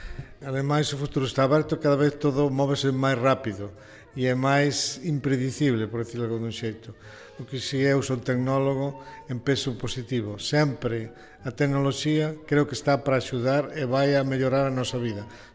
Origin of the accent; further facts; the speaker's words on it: Galicia, Spain; como galegos e como españoles